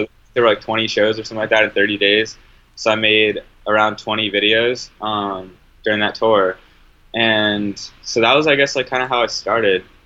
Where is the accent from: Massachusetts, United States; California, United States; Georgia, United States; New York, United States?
Massachusetts, United States; Boston; Yeah, I'm from Boston. So I was just like shooting shows like that. And then I moved out